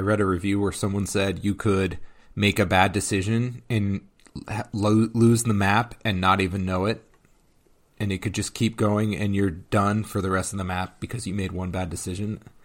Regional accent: United States; See, I'm an American, and I really felt that till you said trying again and growing

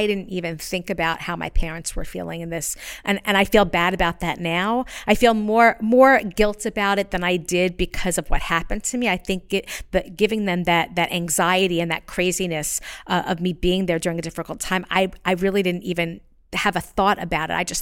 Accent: Lakewood, New Jersey, United States; Born and raised in New Jersey. In Lakewood, New Jersey.

